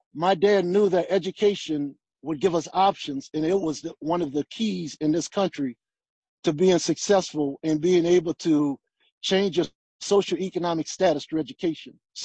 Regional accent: New Orleans, Louisiana, United States; Well, first, I grew up in New Orleans. I grew up in an area called Holly Grove, Rob, same area

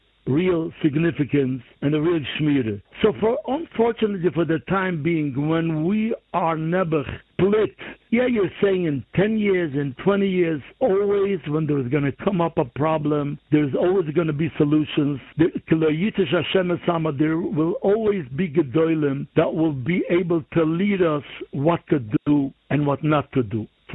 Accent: United States; I'm an American, so I can use the word you Americans because I'm part of it.

